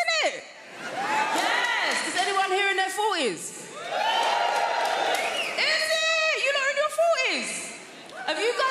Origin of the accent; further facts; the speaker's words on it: United Kingdom; Now, we know as British people, when our voices go high like that, we mean the opposite, right?